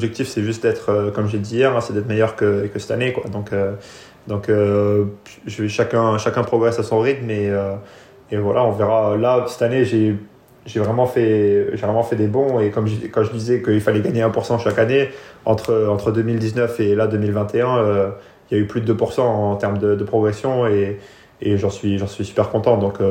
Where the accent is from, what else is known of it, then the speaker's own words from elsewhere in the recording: France; C'est ça, j'ai la double nationalité, mais je compte pas changer de nationalité, de toute façon la France c'est là où j'ai grandi